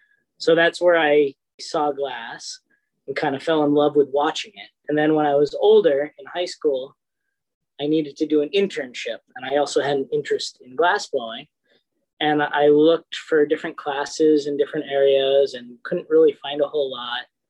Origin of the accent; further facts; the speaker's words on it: Gloucester, Massachusetts, United States; now in Dracut, United States; I'm originally from Gloucester, Mass, right on the ocean. This is where I grew up, where I consider myself from, where my roots are, where a lot of my friends are still from.